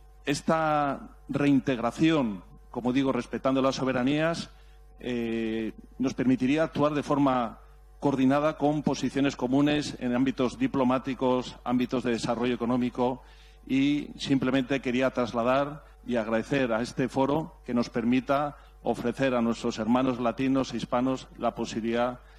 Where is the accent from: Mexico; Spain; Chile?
Spain; vengo desde España.